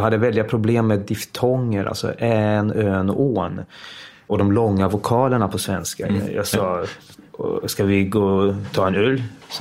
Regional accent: Denmark; moved away as an adult; now in Stockholm, Sweden; Alltså jag växte upp i Danmark i ett svensktalande hem.

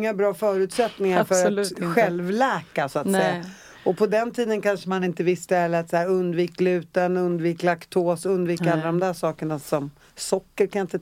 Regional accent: Uppsala, Uppsala County, Sweden; Okej, för att jag är från Uppsala och där cyklade vi överallt.

